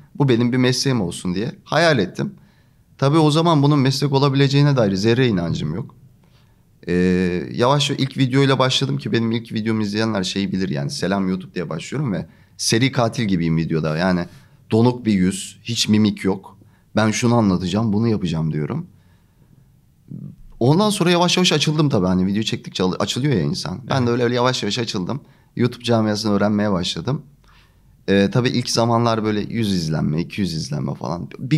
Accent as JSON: {"language": "Turkish", "region": "Sinop", "country": "Turkey", "tie": "born or raised there", "said": "Şimdi ben Sinop'ta şeyde doğdum, böyle küçük bir kasaba mı diyeyim, böyle deniz kenarı bir yerde doğdum. O yüzden denizi çok severim bu arada. Ve işte orada belli bir dönem, hani orada yaşadıktan sonra Sinop'un merkezine geçip orada lise, Güzel Sanatlar Lisesi'ni okudum."}